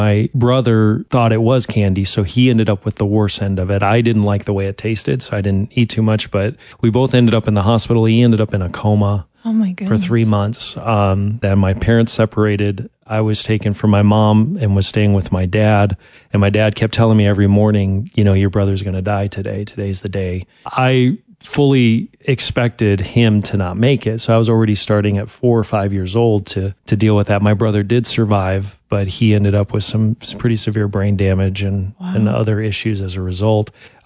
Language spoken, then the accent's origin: English; Kentucky, United States; born there; I was born in Kentucky back in the 1970s, and my mom was really young.